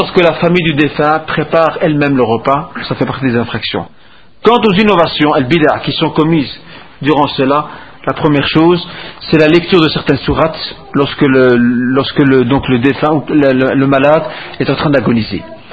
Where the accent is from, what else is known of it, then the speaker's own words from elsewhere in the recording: Morocco; Donc on se réunit, ce qu'on connaît chez nous au Maroc, et ailleurs, ce qu'on appelle le tolba